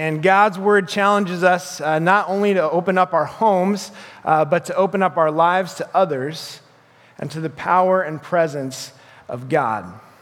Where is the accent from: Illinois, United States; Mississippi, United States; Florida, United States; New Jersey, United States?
Illinois, United States; Chicago; I mean, I'm from Chicago, where there's millions of people everywhere